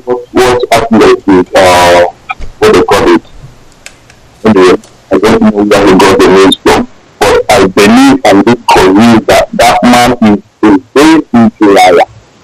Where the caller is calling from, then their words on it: Malaysia; I'm calling from Malaysia.